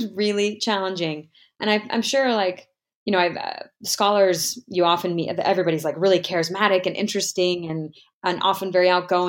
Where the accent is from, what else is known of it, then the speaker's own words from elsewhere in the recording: North Carolina, United States; You know, I'm from North Carolina. Like, I kind of can shapeshift a bit.